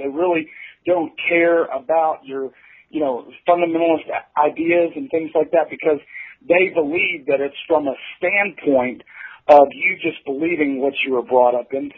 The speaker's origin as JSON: {"language": "English", "town": "Plano", "region": "Texas", "country": "United States", "tie": "born or raised there", "also_born_or_lived": "Amarillo", "said": "I grew up in the Dallas-Fort Worth area, mostly in like Plano area, Allen, Garland, Richardson, that area. I also lived in the Panhandle in Amarillo, Texas"}